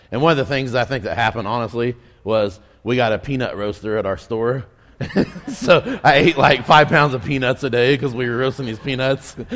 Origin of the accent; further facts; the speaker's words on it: Mustang, Oklahoma, United States; I grew up in Mustang, Oklahoma. It's a small town outside of Oklahoma City. We grew up doing farm work, watermelon, pumpkins, cantaloupes.